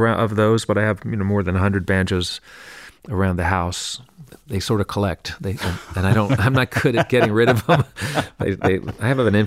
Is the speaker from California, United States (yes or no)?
no; New York City, New York, United States; I grew up here in New York City and on 100th Street, West End, and then I heard the banjo on the Beverly Hillbillies